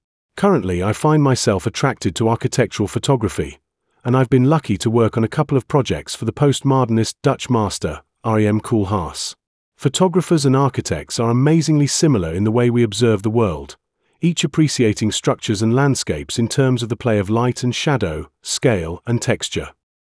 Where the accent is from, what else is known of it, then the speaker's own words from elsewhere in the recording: England, United Kingdom; a fact I'd never considered or fully appreciated when growing up in England